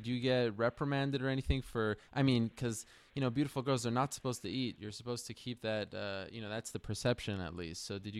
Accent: Quebec City, Quebec, Canada; my hometown brethren from Montreal, Quebec City more specifically

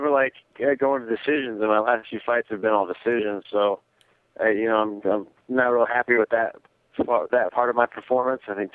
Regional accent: Midwest, United States; good thing I'm from the Midwest and we kind of have a traditional back upbringing

